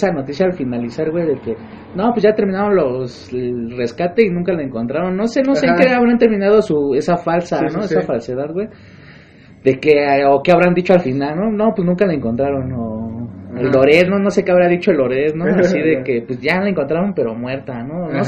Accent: Mexico; somos los mexicanos, güey. Todo lo agarramos de humor

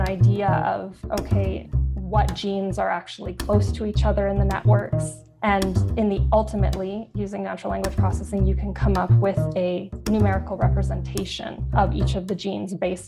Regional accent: Calgary, Alberta, Canada; I grew up in Calgary, at least since I was 10 years old. So I did my undergrad here.

